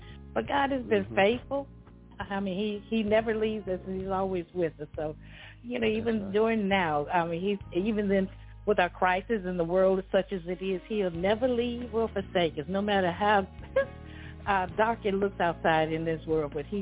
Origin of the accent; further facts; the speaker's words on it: Pine Bluff, Arkansas, United States; I was born and raised in Pine Bluff.